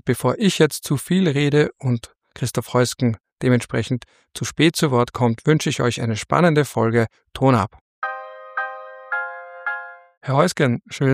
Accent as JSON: {"language": "German", "country": "Austria", "said": "als Österreicher"}